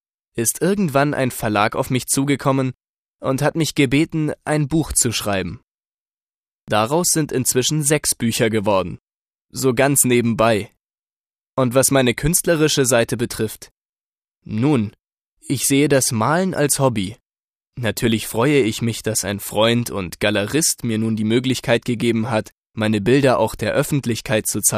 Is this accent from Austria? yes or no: no; Addis Ababa, Ethiopia; Ich komme aus Äthiopien und bin dort in Addis Abeba in die deutsche Schule gegangen.